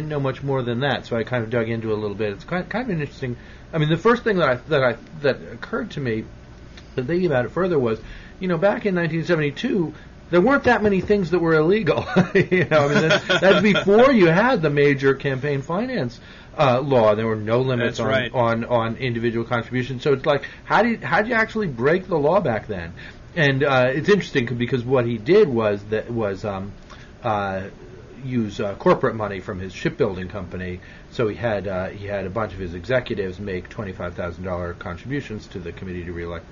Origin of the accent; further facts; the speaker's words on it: New Haven, Connecticut, United States; also born or lived in New York; Well, I was born in New York. I didn't grow up there. I grew up in New Haven, Connecticut, which was, sort of contested territory between Yankees and Red Sox.